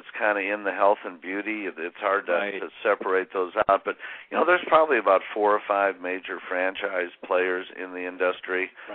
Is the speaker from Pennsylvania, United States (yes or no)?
no; Indiana, United States; we're both Hoosiers. We're from Indiana.